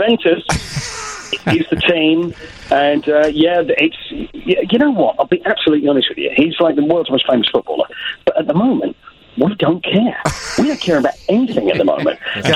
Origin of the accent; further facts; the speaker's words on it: United Kingdom; we're, being British, looking on the dark side